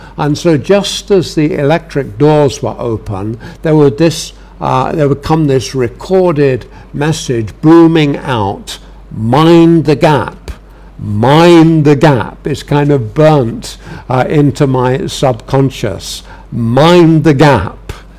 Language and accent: English; London, United Kingdom; I'm a Londoner, and we grew up not having a car, and I basically lived on the London Underground.